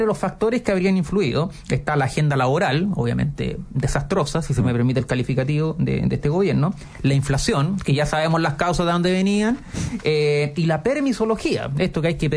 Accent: Chile; Bueno, otros que están sufriendo somos todos los chilenos

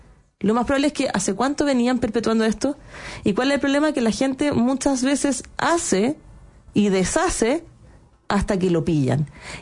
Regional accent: Chile; nosotros como chilenos, en general, transgredemos constantemente los límites del otro

